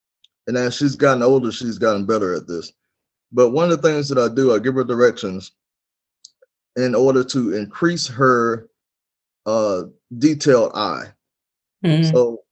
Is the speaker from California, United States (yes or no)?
no; Birmingham, Alabama, United States; You know, I'm from Alabama, Birmingham, Alabama. For those of you that might know me, went to Carver High School, moved to Colorado.